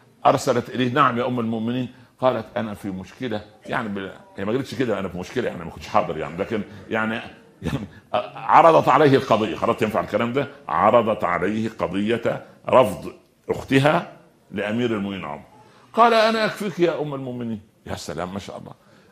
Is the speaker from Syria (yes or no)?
no; Egypt; في مثل عندنا في مصر جميل يقول انا غنية واحب الهدية